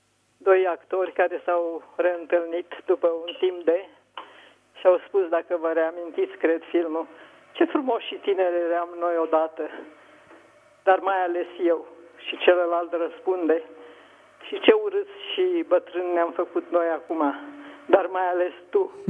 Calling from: Bucharest, Romania; Sunt din București.

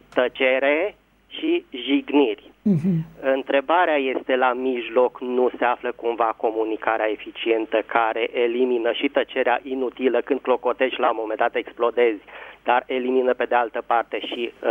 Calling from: Bucharest, Romania; din București.

